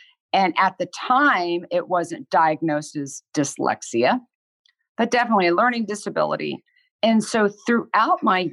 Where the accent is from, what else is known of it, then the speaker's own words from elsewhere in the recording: Kansas, United States; I grew up in Kansas and I had two amazing parents.